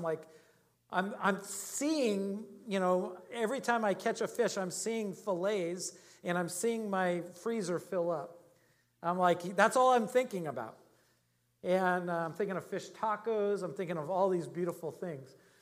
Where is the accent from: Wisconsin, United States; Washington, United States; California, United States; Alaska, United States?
Alaska, United States; I mean, growing up in Alaska, we did a lot of that.